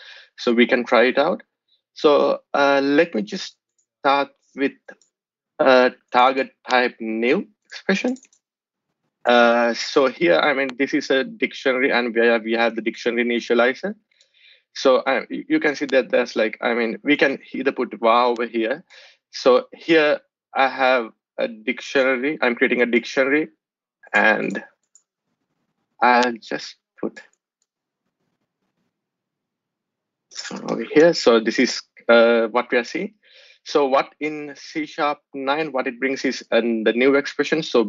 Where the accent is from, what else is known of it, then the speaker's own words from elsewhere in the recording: Sri Lanka; now in Auckland, New Zealand; I'm coming in from Auckland, New Zealand. So I'm originally from Sri Lanka